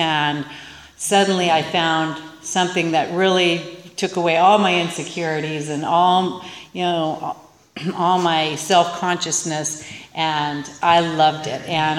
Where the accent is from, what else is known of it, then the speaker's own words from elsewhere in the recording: San Luis Obispo, California, United States; born there; I was born in San Luis Obispo to a really nice family.